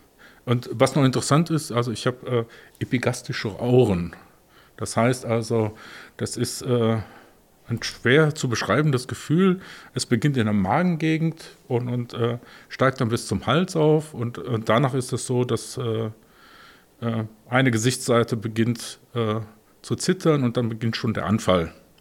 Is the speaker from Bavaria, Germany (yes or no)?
no; Cologne, North Rhine-Westphalia, Germany; Ich bin Kölner, in Köln geboren aufgewachsen und lebe immer noch in Köln.